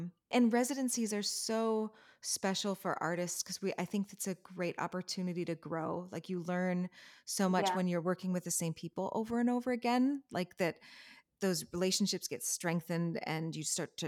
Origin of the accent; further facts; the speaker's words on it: Minnesota, United States; because I'm really excited because Minnesota is my home state.